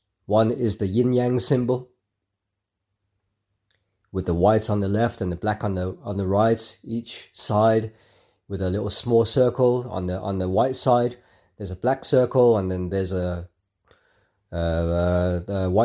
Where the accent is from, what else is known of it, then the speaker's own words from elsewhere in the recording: Hong Kong; first language Cantonese; I'm Cantonese. My family's from Hong Kong. I'm from Hong Kong.